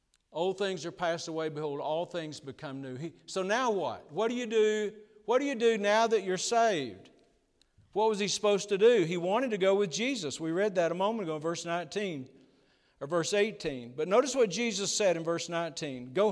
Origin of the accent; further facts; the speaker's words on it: Texas, United States; now in Missouri, United States; technically, we're not originally from Missouri. We're from Texas.